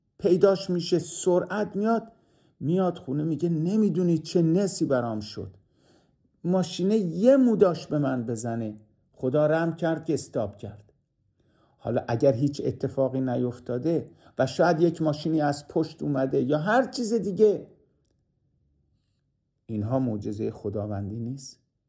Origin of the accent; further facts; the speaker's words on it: Iran; ما مردم، مخصوصا ما ایرانی ها